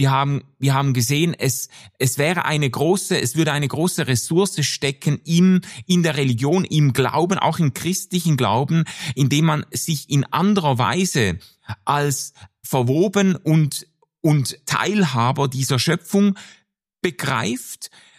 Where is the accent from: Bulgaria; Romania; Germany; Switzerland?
Switzerland; und jetzt als Schweizer ist ja auch immer so